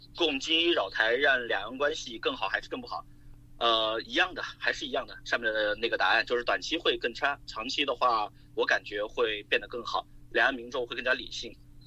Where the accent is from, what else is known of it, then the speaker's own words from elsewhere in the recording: Hunan, China; 我简单介绍一下吧，我是湖南人，大陆人